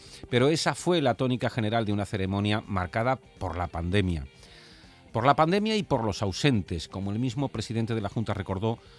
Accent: Andalusia, Spain; celebramos también ayer que somos andaluces y que estamos orgullosos de serlo.

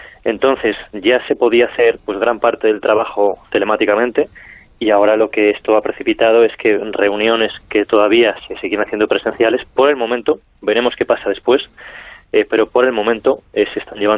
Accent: Aranda de Duero, Castile and León, Spain; Soy de Aranda de Duero, tengo aquí la familia, pero mis abuelos maternos proceden de este pueblo.

